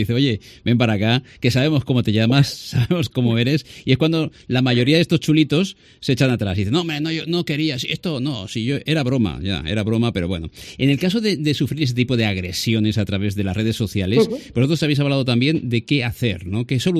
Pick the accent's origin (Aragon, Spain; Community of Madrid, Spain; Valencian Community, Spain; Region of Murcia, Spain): Valencian Community, Spain; Somos, y los valencianos, atención, somos muy contestones.